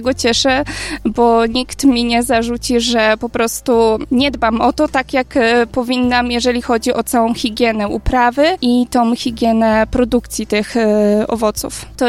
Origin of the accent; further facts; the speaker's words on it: Sobótka, Lower Silesian Voivodeship, Poland; now in Boleścin, Poland; No ja jestem z Sobótki, ale dość szybko się stamtąd wyprowadziłam